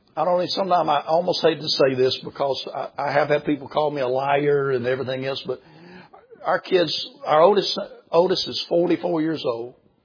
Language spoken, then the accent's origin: English; South Carolina, United States; Down where we grew up in South Carolina, everybody down there has been saved 5 or 6 times.